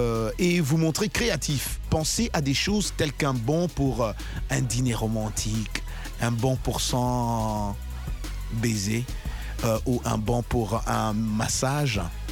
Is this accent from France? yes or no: no; Dimbelenge, Kasaï-Central, DR Congo; Ça, en tout cas, chez moi, Dimbelenge, ça ne peut pas marcher.